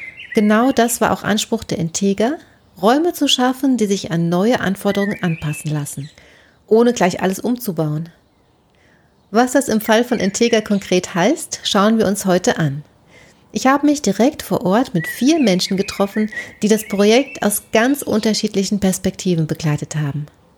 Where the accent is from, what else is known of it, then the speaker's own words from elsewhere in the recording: Darmstadt, Hesse, Germany; Ich bin wieder unterwegs, diesmal in meiner Heimatstadt Darmstadt